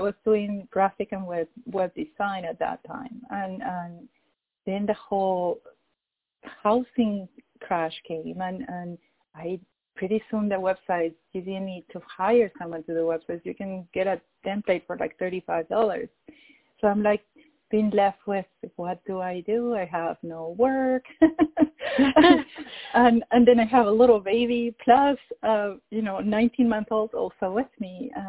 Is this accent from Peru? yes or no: yes; Peru; moved away as an adult; Well, I'm from Peru. I was born and raised in Peru. I moved to the U.S. when I was 24.